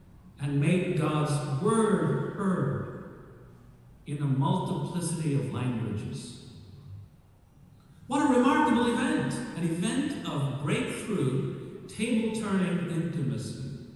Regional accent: Kerala, India; my home state of Kerala in South India.

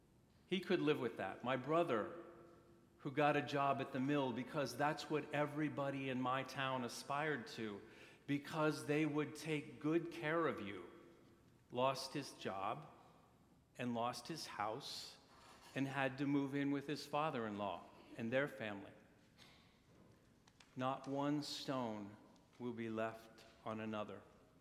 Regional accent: Pennsylvania, United States; I'm from Pennsylvania. I live in Scranton, Pennsylvania, which is pretty much in the middle of nowhere in Pennsylvania. I grew up even more in the middle of nowhere, 2 hours west of there. And I grew up in a neighborhood where my family had lived for nearly 100 years.

